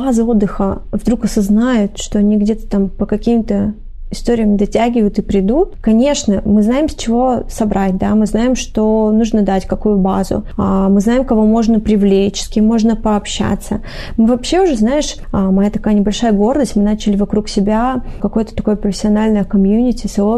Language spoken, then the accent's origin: Russian; Vladivostok, Primorsky Krai, Russia; born there; Я родилась во Владивостоке. Я здесь живу, и это город, который я люблю всем сердцем.